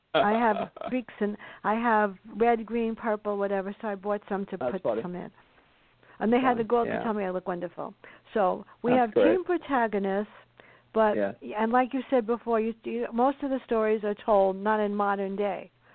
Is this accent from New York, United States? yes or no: yes; New York City, New York, United States; I grew up in the South Bronx where everybody knew everybody. Then I lived in the Bronx, and then when I moved up here, it's different.